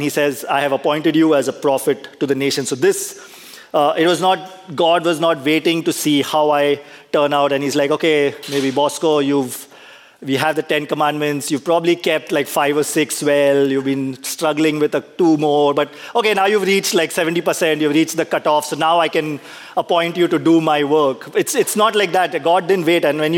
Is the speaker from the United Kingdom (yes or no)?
no; India; moved away as an adult; now in United States; when we moved from India to US, it was obviously my employment, my job that kind of helped us move. And it's been 10 years.